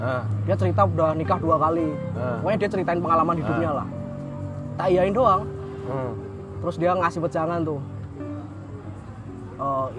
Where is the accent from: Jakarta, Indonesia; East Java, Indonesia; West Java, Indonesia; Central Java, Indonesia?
Central Java, Indonesia; Sragen; di kampungku tuh ada di Kabupaten Sragen itu ada pilkada